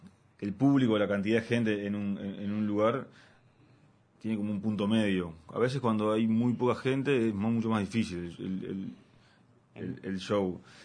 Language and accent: Spanish; Montevideo, Uruguay; En ese momento vivía en La Unión, pero nací en La Unión también, increíblemente, pero muy de chico, y siempre viví ahí por la zona de Pocitos, de Rivera y Soca, por ahí.